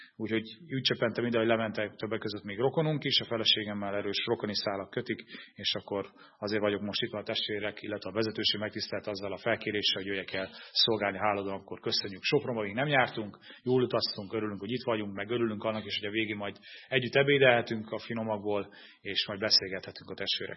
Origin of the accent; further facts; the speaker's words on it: Romania; 1980-ban születtem, romániai vagyok.